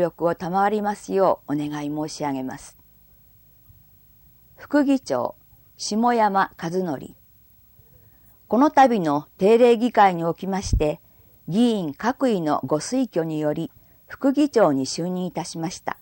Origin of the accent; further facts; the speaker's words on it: Nagaizumi, Shizuoka, Japan; 生まれ育った長泉町のために、